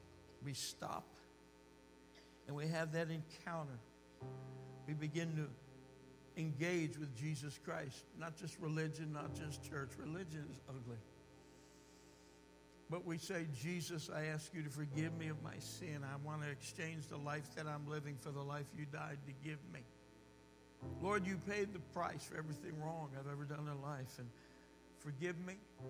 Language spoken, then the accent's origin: English; New Jersey, United States; Because of my background, I'm Jewish from New Jersey, as unchurched and unreached as anybody in a dark jungle on the other side of the planet.